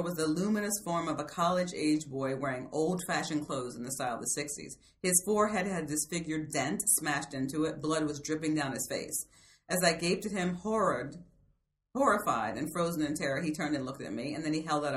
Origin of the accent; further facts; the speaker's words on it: the South, United States; It freaks me because I grew up in the South, you know, people's, you've been to my mom's house.